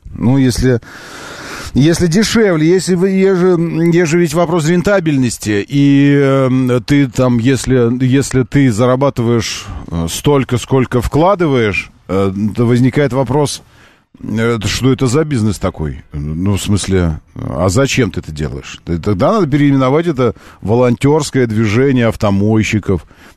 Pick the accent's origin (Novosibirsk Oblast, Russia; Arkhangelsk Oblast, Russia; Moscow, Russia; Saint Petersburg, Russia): Moscow, Russia; Я же вам здесь москвич.